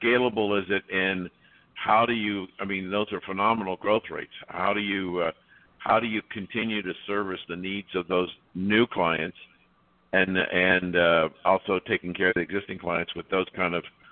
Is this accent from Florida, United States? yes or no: yes; Florida, United States; I'm from Southwest Florida